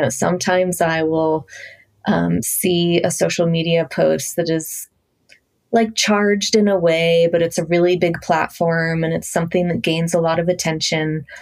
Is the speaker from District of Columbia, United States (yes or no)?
yes; Washington, District of Columbia, United States; And I grew up in Washington, D.C., which is, you know, the hub of the government.